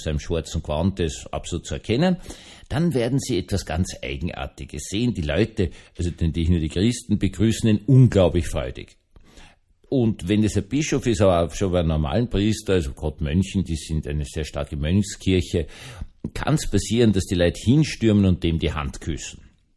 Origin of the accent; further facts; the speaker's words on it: Vienna, Austria; Ich als Österreicher, gerade als Wiener, bin ja schon viel, viel emotionaler.